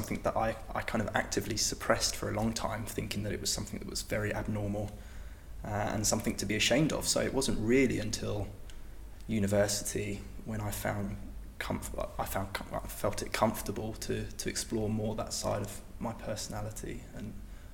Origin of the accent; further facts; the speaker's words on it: Basildon, East of England, United Kingdom; I grew up around that area in a place called Langdon Hills, which is just part of the Basildon suburb, and then later went to school on Canvey Island, which is again in Essex.